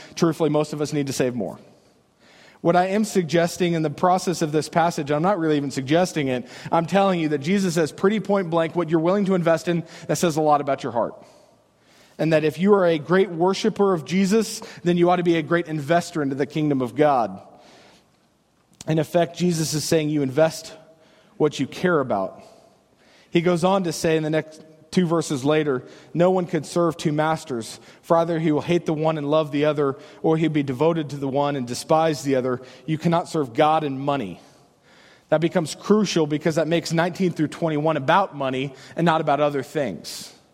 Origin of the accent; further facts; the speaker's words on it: United States; I'm an American. I live in America.